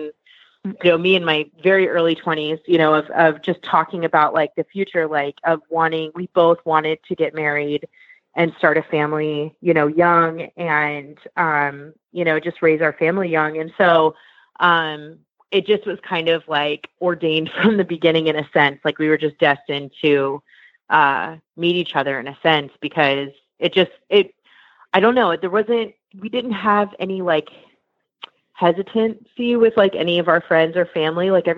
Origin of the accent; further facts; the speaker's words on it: Delaware, United States; moved away as an adult; now in California, United States; So, I am originally from Delaware. I was born and raised there. And I have one brother. My mom and dad did a good job raising us in such a small state. And anyway, I moved out to California when I was about 19, so about 10 years ago.